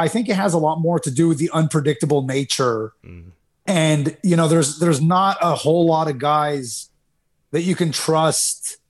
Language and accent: English; Canada; where I was growing up in Canada